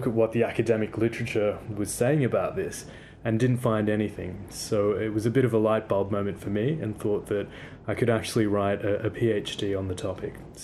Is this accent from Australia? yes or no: yes; Australia; now in London, United Kingdom; I'm originally from Australia. I did my undergraduate degree there in law and international relations.